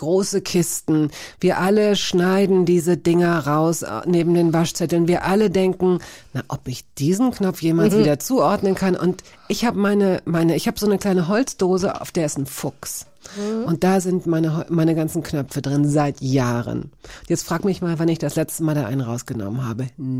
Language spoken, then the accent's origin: German; West Germany, Germany; Es ist immer blöd, als Wessi zu sagen